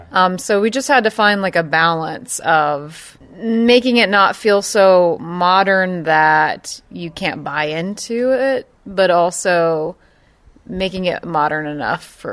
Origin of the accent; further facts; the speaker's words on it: Bible Belt, United States; Yeah, but I grew up in the Bible Belt.